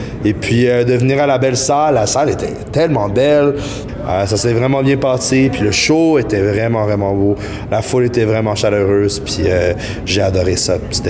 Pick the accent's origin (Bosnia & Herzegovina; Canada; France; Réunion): Canada; Alberta; Je viens de l'Alberta, fait qu'on a quand même beaucoup de routes